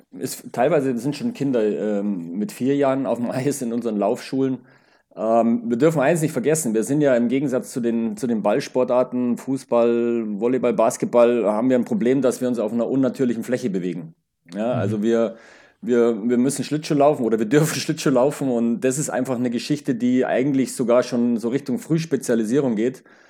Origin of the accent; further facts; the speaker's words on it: Geretsried, Bavaria, Germany; Ich bin einfach dazugekommen in der Nachbarschaft in Geretsried, wo ich aufgewachsen bin, war die Eishalle